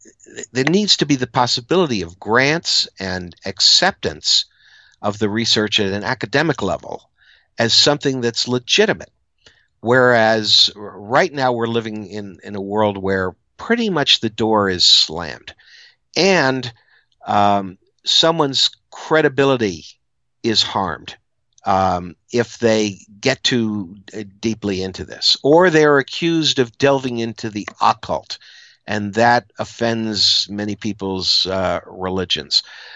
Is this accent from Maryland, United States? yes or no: yes; Maryland, United States; when I was a boy growing up in Maryland and wanted to be a filmmaker, I was reading Fari's Monster magazine and I was making amateur monster movies.